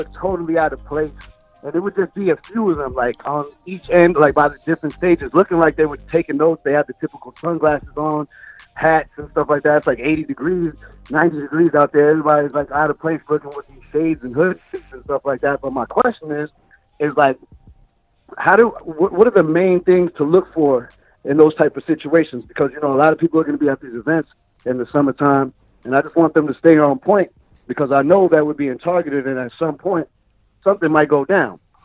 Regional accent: Queens, New York, United States; I'm from Queens.

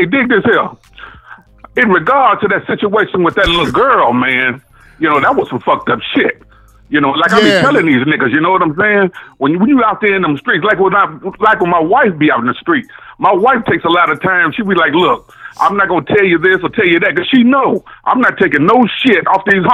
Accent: Chicago, Illinois, United States; I'm from Chicago.

